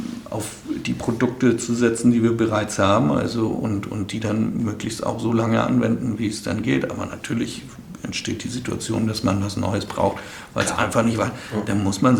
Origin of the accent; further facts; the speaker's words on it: Northern Germany, Germany; Also ich bin da, wo ich sage, ich komme ja aus dem Norden.